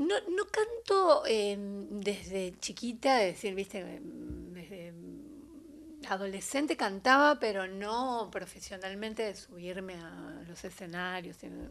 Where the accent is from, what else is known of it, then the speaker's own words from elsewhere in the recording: Buenos Aires, Argentina; Yo soy de Buenos Aires, nací acá en el barrio de San Cristóbal.